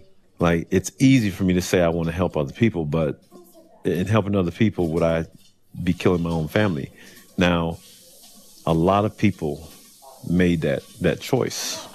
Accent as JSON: {"language": "English", "country": "Germany", "tie": "born or raised there", "also_born_or_lived": "England", "said": "an Air Force brat. My dad was a metals technician in the Air Force. And so I lived, grew up in Germany. I grew up in England."}